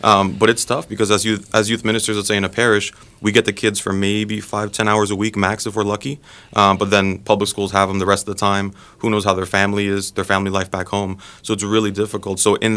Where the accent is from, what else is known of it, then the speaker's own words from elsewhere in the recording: Miami, Florida, United States; now in Chicago, United States; I'm actually from Miami originally, so I've been here in Chicago since August with the domestic volunteer program with the Salesians.